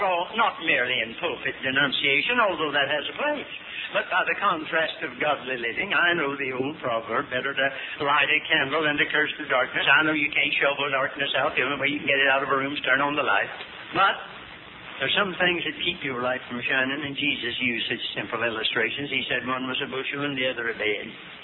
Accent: Hickory, North Carolina, United States; from Hickory. That's my hometown.

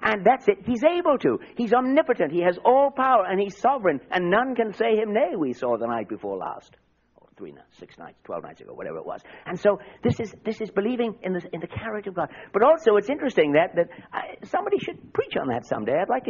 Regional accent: Wales, United Kingdom; I'm a Welshman. I've got strong emotions.

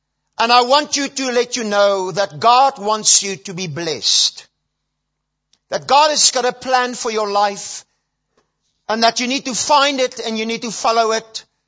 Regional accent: South Africa; I was saved while I was studying theology. I was brought up in the Dutch Reformed Church here in South Africa.

